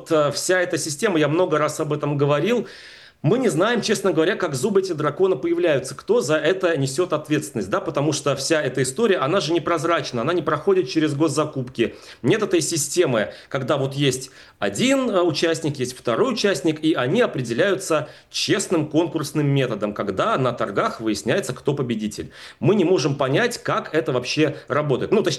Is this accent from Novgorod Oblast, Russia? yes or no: yes; Novgorod Oblast, Russia; Вчера задержан министр транспорта Новгородской области, как раз откуда я родом.